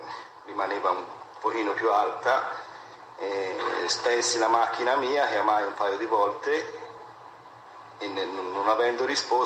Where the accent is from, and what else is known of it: Florence, Tuscany, Italy; born there